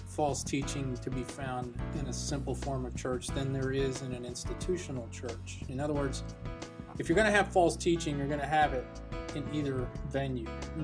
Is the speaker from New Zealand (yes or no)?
no; Louisville, Kentucky, United States; from Louisville, Kentucky